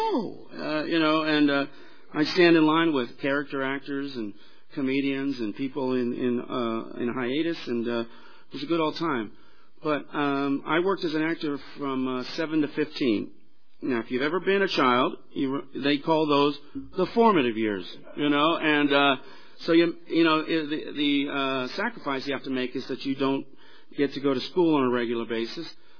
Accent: Hollywood, California, United States; born there; I was born on Sunset Boulevard in Hollywood, California, in 1966

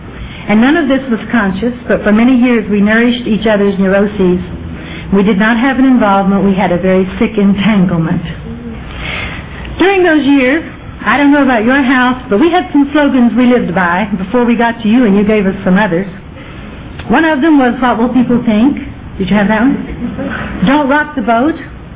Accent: Deep South, United States; And when I'm this far from the Deep South, I have to explain a little bit about pride. At least women of my generation in the Deep South were given a particular kind of upbringing.

